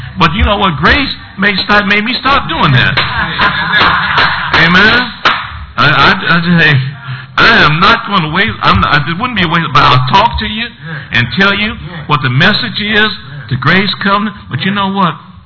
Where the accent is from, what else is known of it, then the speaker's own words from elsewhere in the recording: the South, United States; Now, I grew up in the South, and we had those wagons, and we went out, and that mule took us out and brought us back.